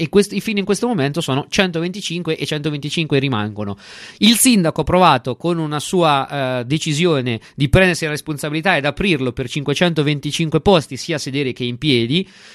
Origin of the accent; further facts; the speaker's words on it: Termoli, Molise, Italy; Sono di Termoli